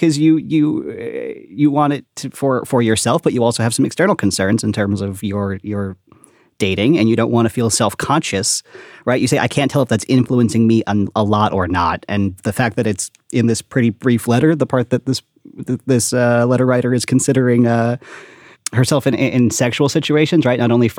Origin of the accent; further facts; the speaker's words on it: Long Island, New York, United States; born there; I was born on Long Island.